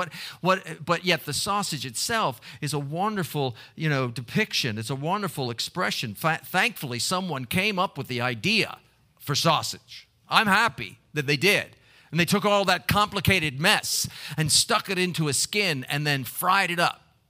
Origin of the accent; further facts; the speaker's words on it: Baltimore, Maryland, United States; I didn't grow up here, but I grew up in Baltimore, and scrapple was part of our regular diet, you know.